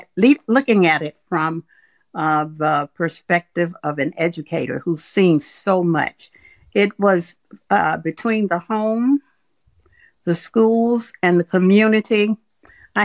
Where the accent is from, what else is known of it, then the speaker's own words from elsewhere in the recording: Winston-Salem, North Carolina, United States; moved away as an adult; I was born in Winston-Salem, North Carolina in 1944, where I completed 12 years of schooling.